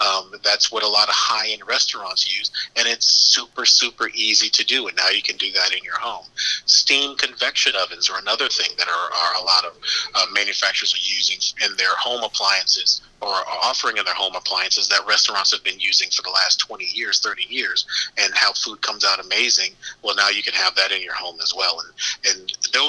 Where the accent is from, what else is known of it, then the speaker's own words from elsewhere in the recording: Bronx, New York, United States; I'm from Bronx, New York myself